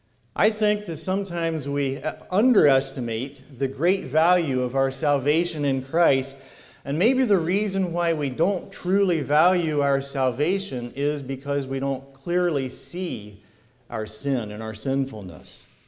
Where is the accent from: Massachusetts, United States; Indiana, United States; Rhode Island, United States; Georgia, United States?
Indiana, United States; There was a man that I knew when I was growing up in Indiana